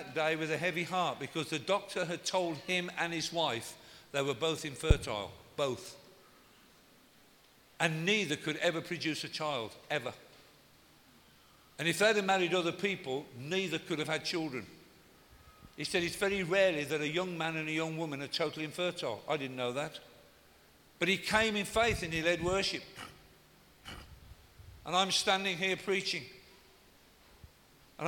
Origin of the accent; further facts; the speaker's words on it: England, United Kingdom; Why have I come all the way from England?